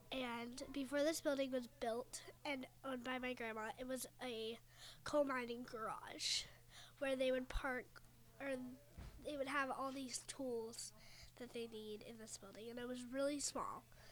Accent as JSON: {"language": "English", "town": "Morgantown", "region": "West Virginia", "country": "United States", "said": "I'm 11 years old, and I'm from Morgantown, West Virginia."}